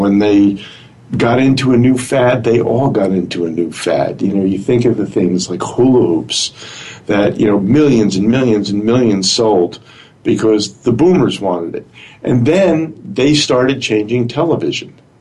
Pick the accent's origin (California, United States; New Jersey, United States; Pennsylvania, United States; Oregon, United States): New Jersey, United States; I mean, I was, you know, a Yankee. I was raised in New Jersey, and I don't think I tasted okra till I was about 30 years old.